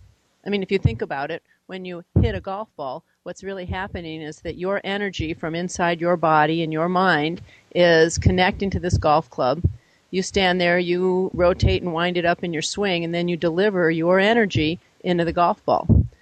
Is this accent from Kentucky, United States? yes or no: no; Wisconsin, United States; I grew up in Wisconsin, so we only played about 4 months a year, but of course we were all golf nuts.